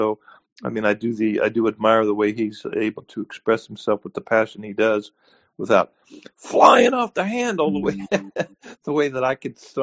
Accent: Cincinnati, Ohio, United States; born there; I was born in Jewish hospital in Cincinnati, Ohio.

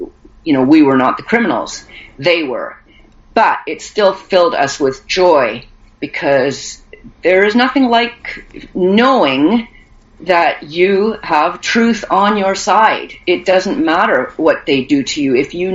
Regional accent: Canada; I'm a free woman. I'm a Canadian.

